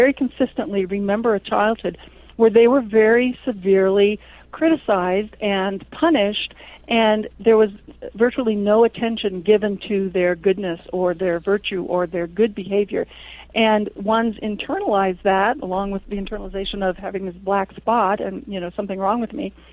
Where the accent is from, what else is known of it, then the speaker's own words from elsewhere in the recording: Los Angeles, California, United States; also born or lived in Vancouver; I grew up in Los Angeles, and I was in the Hollywood film production community for many, many, many years. Also in Vancouver for many years.